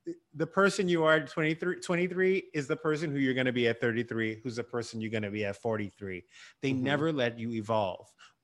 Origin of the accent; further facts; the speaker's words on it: the South, United States; And it's interesting because, you know, I grew up in the South.